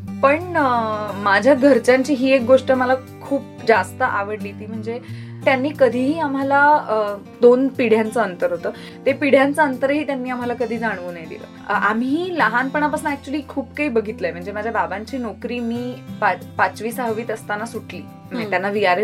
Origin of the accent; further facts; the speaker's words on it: Mumbai, Maharashtra, India; मी दादरच्या चाळीत वाढले आणि आमची चाळ अशी यू शेप मध्ये होती